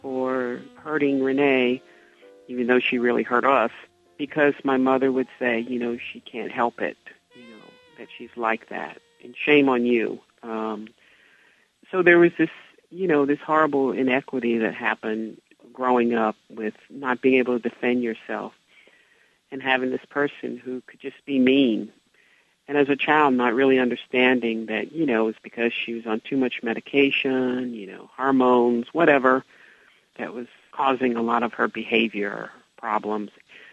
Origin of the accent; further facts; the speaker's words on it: Greensboro, North Carolina, United States; that really started as a child growing up in Morningside homes in Greensboro.